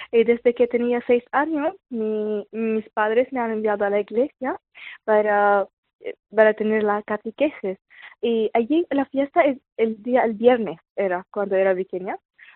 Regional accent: Homs, Homs Governorate, Syria; Spanish is a second language; Es que sí, nací en Homs y vivía toda mi vida allí. Es que soy de un valle, se llama la Valle de los Cristianos, que es cerca de la ciudad Homs, pero vivíamos en la ciudad por la escuela, por todo.

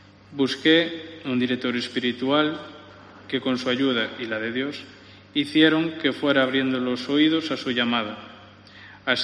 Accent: Redondela, Galicia, Spain; soy de Redondela. Tengo 22 años y hace tres días que soy seminarista.

